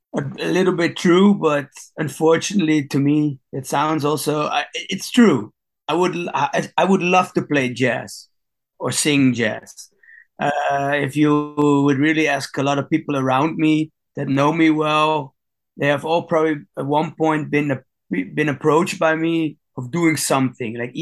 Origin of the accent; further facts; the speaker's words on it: Gouda, South Holland, Netherlands; It's kind of weird rhythm, considering I'm from Gouda, the home of the Gouda cheese.